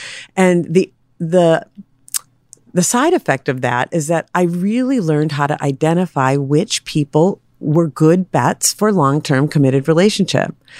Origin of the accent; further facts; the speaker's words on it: Minneapolis, Minnesota, United States; So my life was, I was raised in Minneapolis. So I was in one foster home for 4.5 years